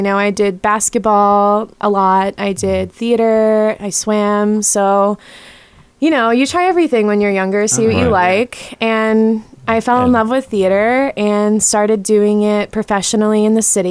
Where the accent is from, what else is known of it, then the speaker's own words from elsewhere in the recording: Philadelphia, Pennsylvania, United States; now in New York City, United States; I'm originally from Philadelphia, and now I live in New York City.